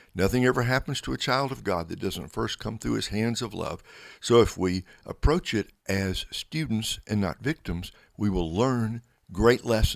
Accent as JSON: {"language": "English", "town": "Russellville", "country": "United States", "tie": "born or raised there", "said": "My hometown. How are things in Russellville?"}